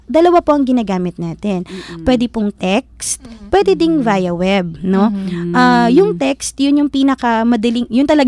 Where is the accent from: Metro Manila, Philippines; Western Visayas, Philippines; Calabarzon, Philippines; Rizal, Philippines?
Metro Manila, Philippines; Manila; moved away as an adult; ako laking Maynila, pinadala ako sa probinsya. Hindi, nung panahon na yun, although mabilis akong natuto magwaray pero nung panahon na yun, hindi ako marunong magwaray.